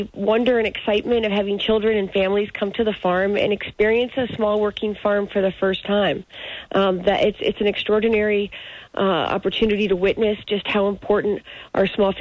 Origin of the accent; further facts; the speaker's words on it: Mount Vernon, Virginia, United States; I grew up in Mount Vernon. I grew up on what we were told growing up was a part of George Washington's vast farmland, in particular his big farms.